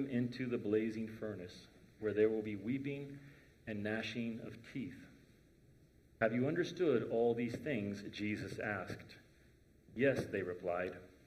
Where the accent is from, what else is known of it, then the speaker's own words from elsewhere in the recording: the South, United States; I grew up in the South.